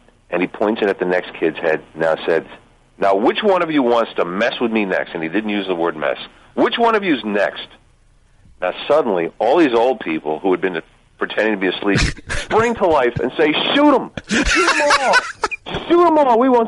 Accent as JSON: {"language": "English", "town": "Leonia", "region": "New Jersey", "country": "United States", "tie": "born or raised there", "said": "You know, I grew up in Leonia, New Jersey, and suddenly I'm going to school on the Upper West Side of Manhattan."}